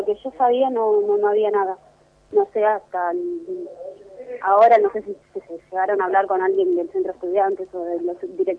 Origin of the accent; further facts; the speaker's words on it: Merlo, Buenos Aires Province, Argentina; Yo soy de Merlo, pero el instituto está en Morón, en el partido de Morón.